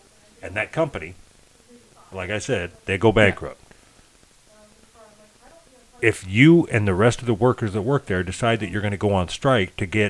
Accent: Illinois, United States; So with all that being said, we're from Illinois.

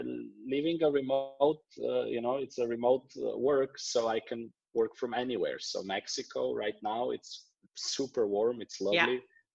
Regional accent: Slovenia; moved away as an adult; also born or lived in London; I'm from Slovenia. I'm from Slovenia. I moved out when I was, I don't know, 22 after university or 23, did a year in London, 2 years around the world

